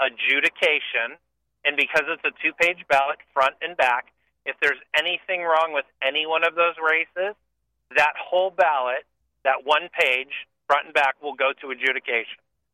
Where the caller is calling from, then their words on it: Phoenix, Arizona, United States; Yeah, another Maricopa County voter. I'm from Northwest Metro Phoenix area and surprised.